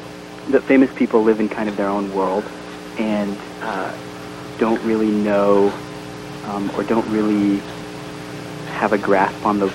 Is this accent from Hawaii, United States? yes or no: no; Utah, United States; I grew up in Utah, and I didn't know a lot of gay people